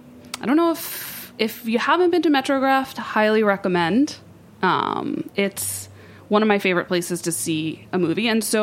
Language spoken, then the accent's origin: English; New York, United States; as a New Yorker, it was great to see, New York shown and referenced in that way.